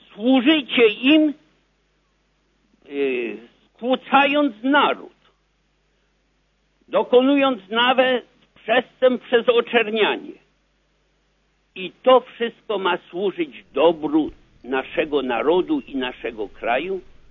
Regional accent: Mielec, Subcarpathian Voivodeship, Poland; Pozdrawiam przede wszystkim moje rodzinne strony Mielec, Gawuszowice.

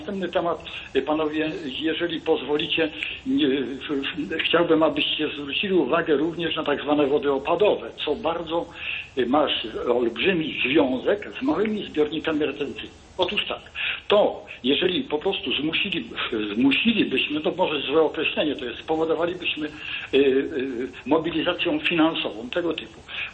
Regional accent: Sieradz, Łódź Voivodeship, Poland; ja tutaj właśnie jestem z Sieradza, sieradzkiego, gdzie główny właściwie bardzo duża produkcja i rolna, warzywna, ziemniaki i tak dalej.

